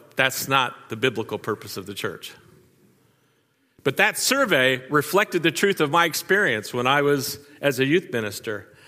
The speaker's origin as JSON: {"language": "English", "town": "Mariemont", "region": "Ohio", "country": "United States", "tie": "born or raised there", "said": "I grew up in Marymount, little town on the east side of town. It's where we grew up."}